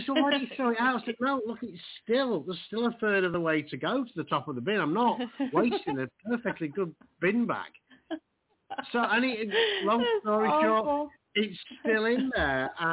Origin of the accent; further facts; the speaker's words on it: Yorkshire and the Humber, United Kingdom; Just speaking of me being a Yorkshireman, we are known for being thrifty.